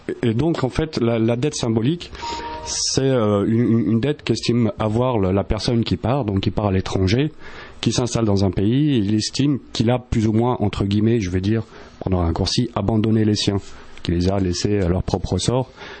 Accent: Lyon, Auvergne-Rhône-Alpes, France; après avoir fait cette première recherche l'année dernière à Lyon, puisque je suis originaire de Lyon.

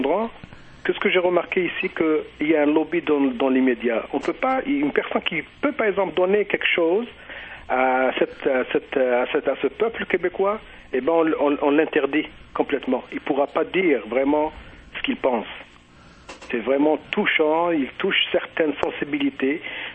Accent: Algeria; Mais moi, par exemple, en tant qu'Algérien

